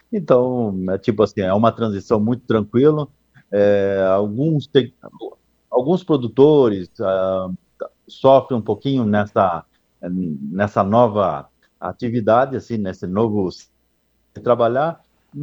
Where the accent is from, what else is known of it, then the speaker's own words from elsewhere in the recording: Santa Catarina, Brazil; Eu saber que eu estou consumindo uma fruta que é de Santa Catarina, eu como catarinense, isso é gratificante, né?